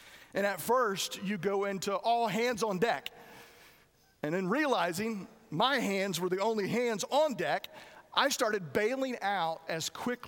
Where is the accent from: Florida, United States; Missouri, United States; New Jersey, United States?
Florida, United States; Merritt Island; Now, being from Florida, I grew up around boats. I grew up on Merritt Island.